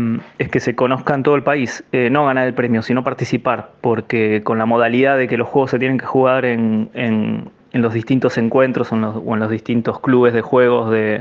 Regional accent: La Plata, Buenos Aires Province, Argentina; otros lugares que no son de La Plata, que es de donde soy yo

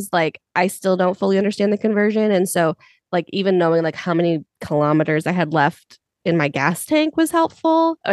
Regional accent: United States; And I'm like, we're from America.

